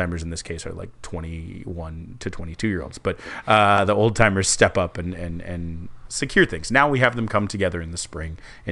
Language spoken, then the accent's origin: English; Houston, Texas, United States; Houston Astros, my hometown, are the World Series champions